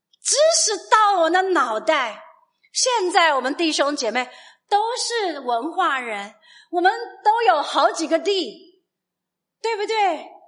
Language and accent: Chinese; China; Chinese is a second language; 哪怕是语言，我们从中国来，我们来到这个地方，你要学语言